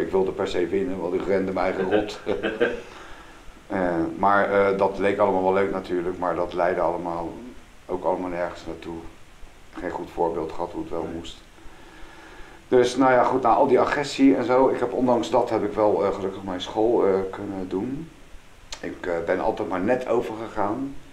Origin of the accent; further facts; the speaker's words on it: The Hague, South Holland, Netherlands; Ik ben 55 en ik kom uit Den Haag.